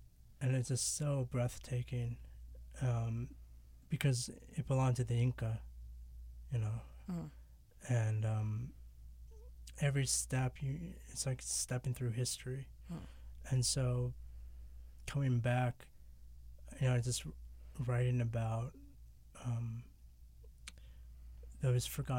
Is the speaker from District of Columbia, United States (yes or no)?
yes; Washington, District of Columbia, United States; also born or lived in Santiago, Chile; So I was born in Santiago, Chile, and I was adopted when I was like 2 years old and lived in Washington, D.C., grew up there.